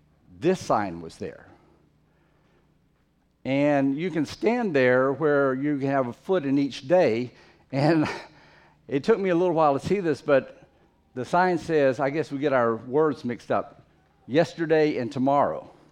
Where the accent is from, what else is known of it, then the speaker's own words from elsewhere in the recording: Fiji; I grew up in the Fiji Islands several years of my life, and as an adult lived there a long time.